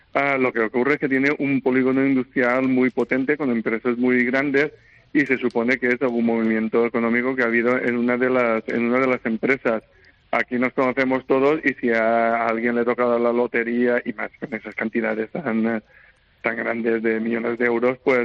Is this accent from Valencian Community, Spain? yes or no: yes; Benifairó, Valencian Community, Spain; los que habitamos, los que somos de Benifairó, seamos todos ricos